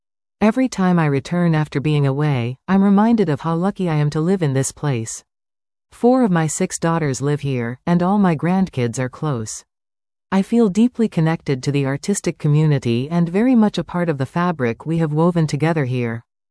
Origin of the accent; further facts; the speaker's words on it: British Columbia, Canada; also born or lived in Vancouver; now in Nelson, Canada; I grew up in the Slocan Valley, so this area has always been home. After going to music school, starting a family, and building a music career in Vancouver, I felt a strong pull to come back.